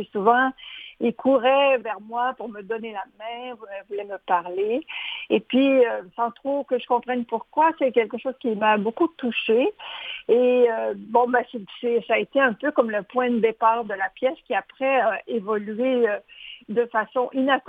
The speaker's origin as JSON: {"language": "French", "town": "Montreal", "region": "Quebec", "country": "Canada", "said": "cette femme comme moi, occidentale de Montréal"}